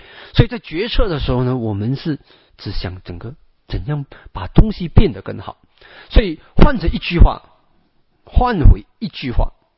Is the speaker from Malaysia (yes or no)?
yes; Malaysia; 所以曾经以前我们马来西亚